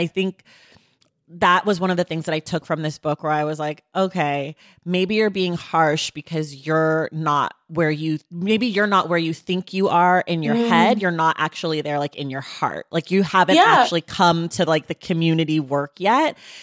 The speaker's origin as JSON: {"language": "English", "country": "United States", "tie": "born there", "said": "I am an American. I was born in America. I was raised by people who were born in America."}